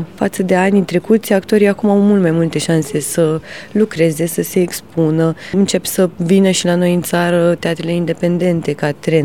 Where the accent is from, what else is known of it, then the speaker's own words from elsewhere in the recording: Bucharest, Romania; sunt din București, dar am terminat facultatea de teatru la Târgu Mureș.